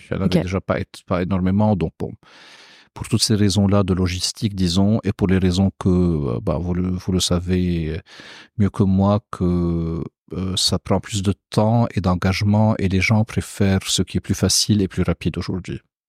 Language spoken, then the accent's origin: French; Lebanon; c'est pas parce que je suis libanais